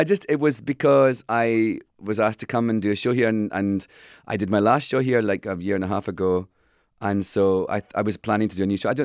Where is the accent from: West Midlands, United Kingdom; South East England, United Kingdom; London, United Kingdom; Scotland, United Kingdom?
Scotland, United Kingdom; now in United States; I'm always Scottish first. I don't think you can ever change your... I feel like Scotland's history is sort of mushed up inside the marrow of my bones.